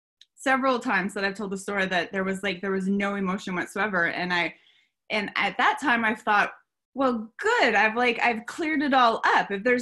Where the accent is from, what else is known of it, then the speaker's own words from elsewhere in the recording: Elko, Nevada, United States; I was in Elko, my hometown, and my sister and I had gone out that night.